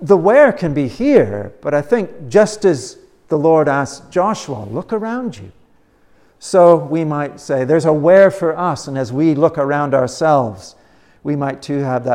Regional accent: Canada; I'm not American, as you know, I'm Canadian, and Canadians wouldn't do this.

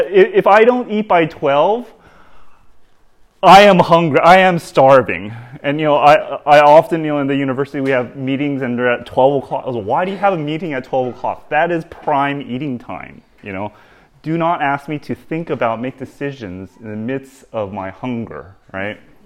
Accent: California, United States; As a Californian coming to this land, I'm always struck by how often people ask about the weather

